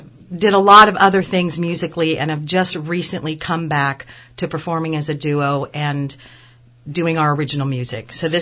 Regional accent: San Francisco, California, United States; Well, we are from San Francisco originally

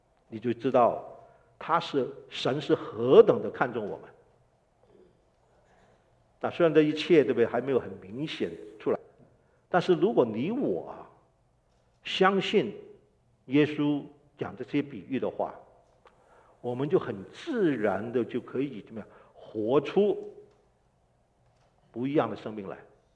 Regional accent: United States; 那就是我们美国人了，是不是？

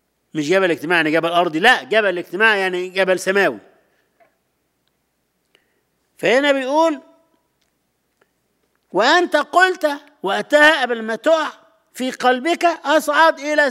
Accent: Egypt; now in United States; عندنا في مصر مثلا، في سني ده

